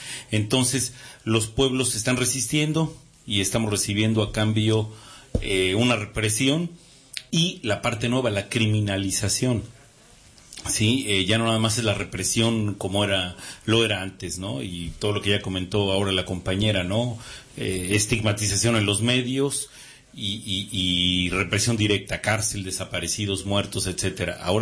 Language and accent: Spanish; Chiapas, Mexico; Vengo del estado de Chiapas